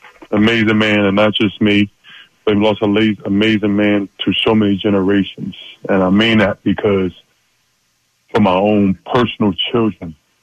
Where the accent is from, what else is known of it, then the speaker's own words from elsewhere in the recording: Philadelphia, Pennsylvania, United States; I was born in Temple Hospital. I was raised pretty much on Temple's campus. And I grew up in a house with no heat, no running water. And I grew up in a drug house.